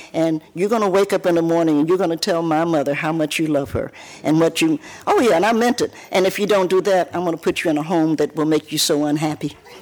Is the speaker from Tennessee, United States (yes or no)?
yes; Knoxville, Tennessee, United States; born there; also born or lived in Cincinnati; I lived in Cincinnati, which I was born in Knoxville, but I lived in Cincinnati.